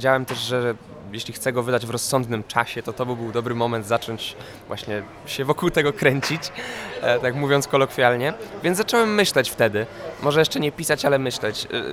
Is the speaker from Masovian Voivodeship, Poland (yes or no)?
no; Pomeranian Voivodeship, Poland; Wiesz co, no ja jestem z Trójmiasta. Tam wieje intensywnie.